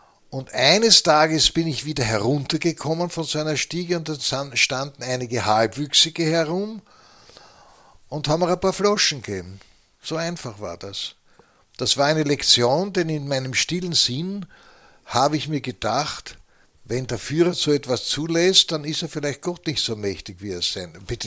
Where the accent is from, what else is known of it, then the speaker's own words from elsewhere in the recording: Vienna, Austria; Wir sind in die innere Stadt marschiert, aus 5 Haus, also Schmelz. Das war meine Heimat.